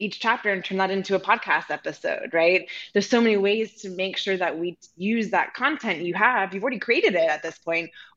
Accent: California, United States; now in Columbia, United States; So I am currently dialing and sitting in from Columbia, South Carolina, although I am not from here originally. I'm actually from Californ

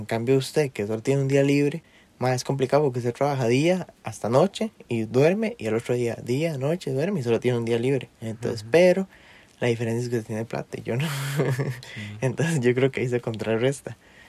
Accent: Costa Rica; Y uno culpa, y uno como tico culpa a otro, digamos.

